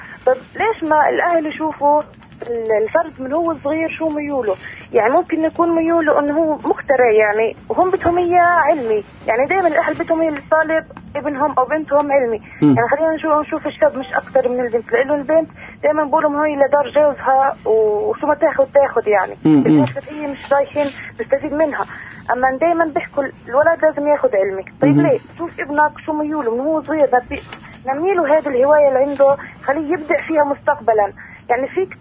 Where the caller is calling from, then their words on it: Hebron, Hebron Governorate, Palestine; من الخليل.